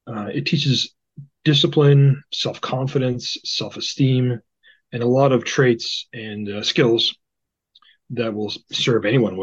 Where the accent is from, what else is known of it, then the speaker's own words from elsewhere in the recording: Grafton, Ontario, Canada; Yeah, I grew up in Grafton. I really, really love it there.